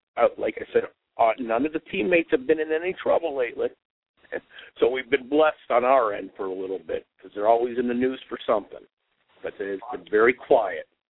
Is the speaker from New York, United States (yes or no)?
yes; Brooklyn, New York, United States; now in Cincinnati, United States; Well, I'm telling you, I'm from Cincinnati. I'm living in Cincinnati, born and raised in Brooklyn, New York, and this is hard.